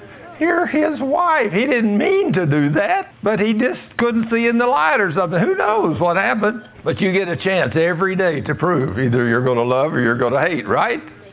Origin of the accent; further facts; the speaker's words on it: Texas, United States; I mean, as a Texan, you know